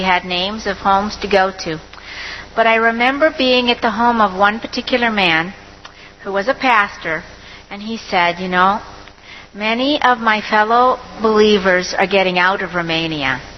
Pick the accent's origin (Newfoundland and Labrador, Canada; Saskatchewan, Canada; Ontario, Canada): Ontario, Canada; I was raised in Ontario. Just to give you a little bit of background, I don't come from a Christian home